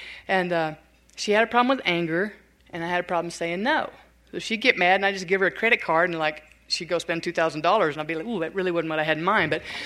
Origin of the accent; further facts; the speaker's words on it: Southern US, United States; accent: Southern; My accent was so thick, people didn't even know what I was saying, you know, and they, oh God, they made fun of me. It was pitiful, just pitiful, and hurt my feelings, you know, I mean, really hurt my feelings, because the whole Southern hospitality thing